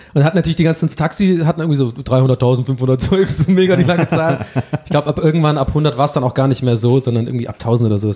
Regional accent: Tübingen, Baden-Württemberg, Germany; now in Hamburg, Germany; Und bei uns in Tübingen waren es immer die Barlinger.

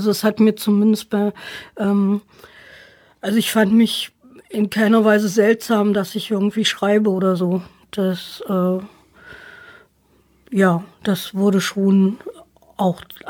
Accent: Magdeburg, Saxony-Anhalt, Germany; ich bin in Magdeburg-Sudenburg aufgewachsen, in einem alten Haus mit Hinterhof und also wirklich slummäßig

